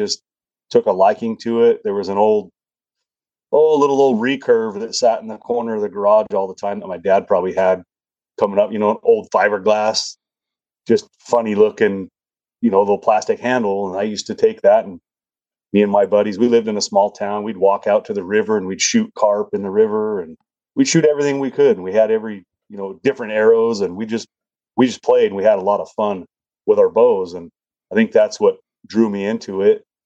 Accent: Nevada, United States; So I was born and raised in Nevada. Just hunted there all my life.

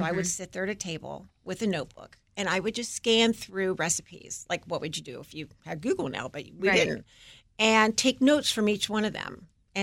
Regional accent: Ohio, United States; born or raised there

